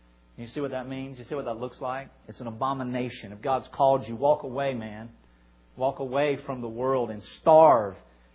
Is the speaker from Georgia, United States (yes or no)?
yes; Georgia, United States; I grew up in South Georgia. I'm headed back there on September the 5th to plant a church in my home area after 15 years of leaving.